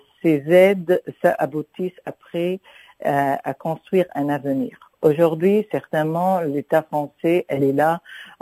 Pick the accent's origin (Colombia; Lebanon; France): Lebanon; on nous utilise en tant que Libanais pour demander des subventions et des aides